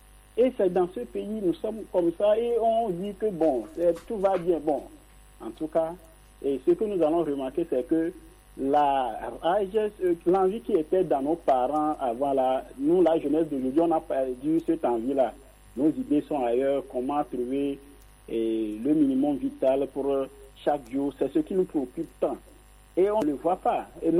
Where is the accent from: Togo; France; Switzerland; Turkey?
Togo; je voulais faire remarquer simplement que nous sommes tous des Togolais